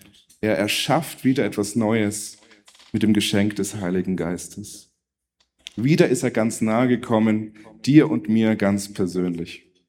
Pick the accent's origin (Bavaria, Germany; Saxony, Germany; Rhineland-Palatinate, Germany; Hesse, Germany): Bavaria, Germany; Also jetzt muss man als Franke aufpassen.